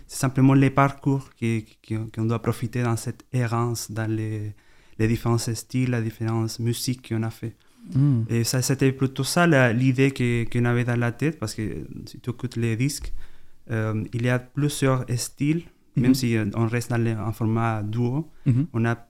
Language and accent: French; Chile; now in France; Et moi je viens du Chili où j'ai commencé avec les musiques populaires